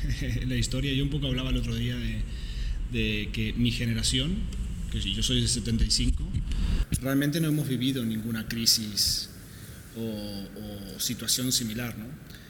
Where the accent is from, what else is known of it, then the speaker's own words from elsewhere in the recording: Sweden; now in Spain; Yo soy hijo de refugiados, yo me crié en Suecia desde que tengo 2 años de edad y luego elegí España porque era un lugar intermedio un poco entre Sudamérica y Europa